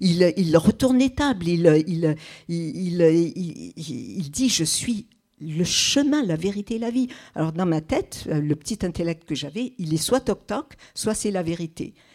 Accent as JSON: {"language": "French", "region": "Kabylie", "country": "Algeria", "tie": "born there", "said": "Je suis née en Algérie, en Kabylie, et je viens d'un arrière-plan hyper strict, mais grave, hein. Pas religieux du tout."}